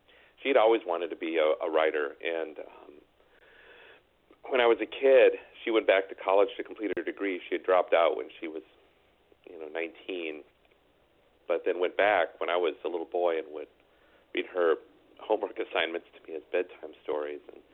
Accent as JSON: {"language": "English", "region": "Minnesota", "country": "United States", "tie": "born or raised there", "lives_now": "Los Angeles, United States", "said": "a mixture of a lot of the elements that I grew up with in Minnesota in terms of sadness, longing, people searching for their dreams"}